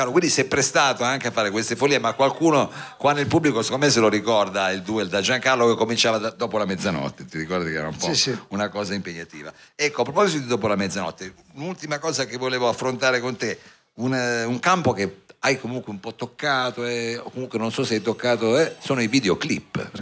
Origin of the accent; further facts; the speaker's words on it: Turin, Piedmont, Italy; Poi noi da torinesi chiaramente stasera non lo facciamo vedere il video